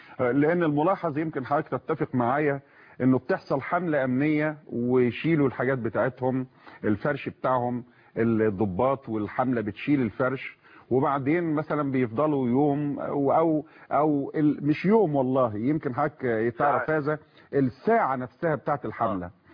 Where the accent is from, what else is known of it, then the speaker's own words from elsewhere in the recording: Egypt; احنا كمصريين